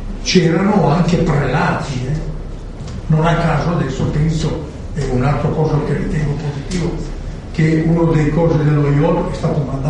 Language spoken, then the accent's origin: Italian; Carate Brianza, Lombardy, Italy; nel mio paese a Carate fanno ancora sul discorso delle foibe